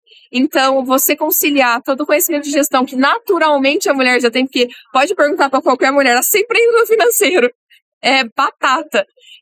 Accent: Charqueada, São Paulo, Brazil; eu sou de Charqueada, no interior de São Paulo, do lado de Piracicaba. Eu tenho 29 anos

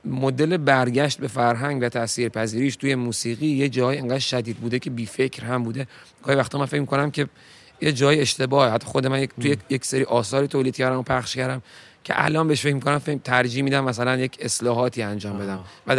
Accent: Iran; حالا بگم من ایرانیم که خیلی چیز کلیه.

